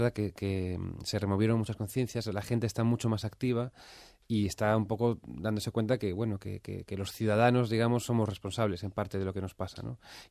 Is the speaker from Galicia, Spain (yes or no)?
yes; A Coruña, Galicia, Spain; now in Madrid, Spain; tanto en Coruña, donde en mi ciudad natal, donde pasé unos meses antes de venir definitivamente otra vez a Madrid.